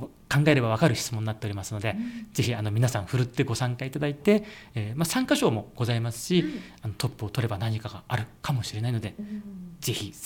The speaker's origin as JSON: {"language": "Japanese", "town": "Fujisawa", "region": "Kanagawa", "country": "Japan", "tie": "born or raised there", "said": "僕は明治地区に生まれ育っておりまして、この明治地区で初めての藤沢環境フェアになります"}